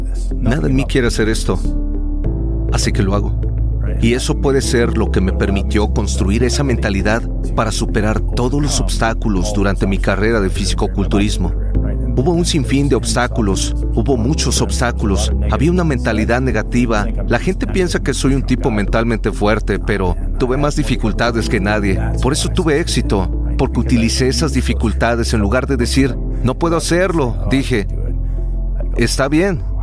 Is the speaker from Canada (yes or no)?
yes; Toronto, Ontario, Canada; Tenía 15 años, me estaba congelando en Canadá, crecí en Toronto